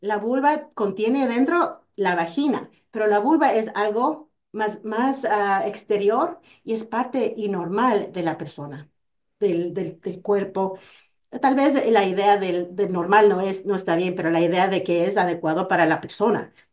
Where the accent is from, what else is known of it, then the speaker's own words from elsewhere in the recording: Ecuador; yo crecí, yo soy ecuatoriana, yo crecí en una familia muy latina